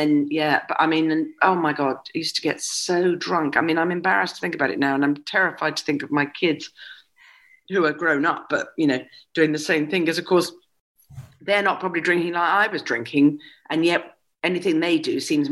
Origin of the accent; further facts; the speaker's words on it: Scotland, United Kingdom; I'm Scottish